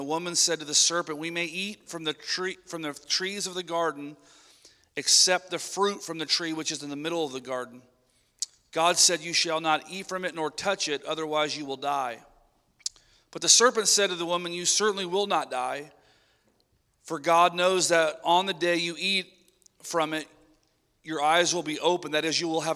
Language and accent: English; Marysville, United States; One of our friends back that we grew up with in Marysville